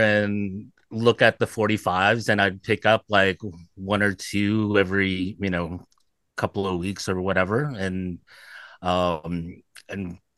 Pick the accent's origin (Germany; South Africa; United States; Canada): Canada; Scarborough, Ontario; I grew up in Scarborough